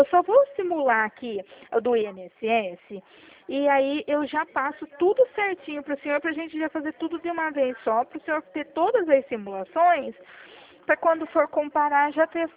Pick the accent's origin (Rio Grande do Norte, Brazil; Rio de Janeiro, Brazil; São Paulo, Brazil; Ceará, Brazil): São Paulo, Brazil; Limeira; Eu sou do interior de São Paulo, é Limeira, é próximo a Campinas.